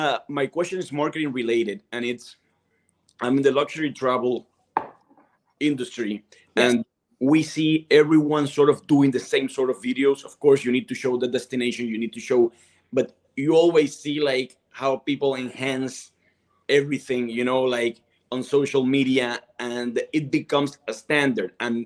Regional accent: Cartagena, Bolívar, Colombia; I'm from Cartagena, Colombia, and I'm actually living in. So I'm the founder of a travel concierge agency called San Felino Concierge, started 2 years back in my hometown.

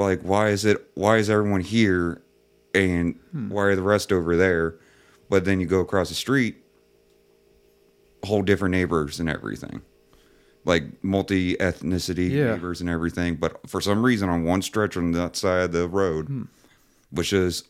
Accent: Price Hill, Ohio, United States; I'm from Price Hill, yeah.

